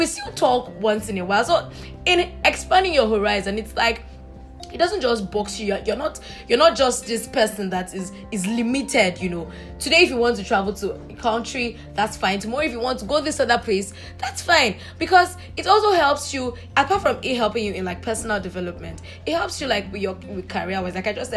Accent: Nigeria; As a Nigerian, you want to mail my phone?

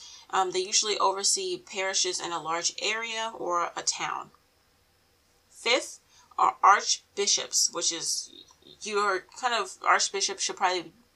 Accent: Baltimore, Maryland, United States; born there; So for me, I was born in Baltimore, and downtown is the Archdiocese of Baltimore

